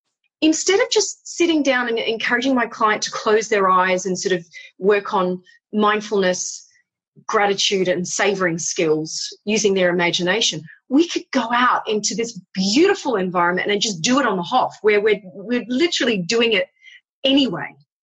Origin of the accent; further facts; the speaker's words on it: Curl Curl, New South Wales, Australia; And I grew up in Curlcurl on the cliffs.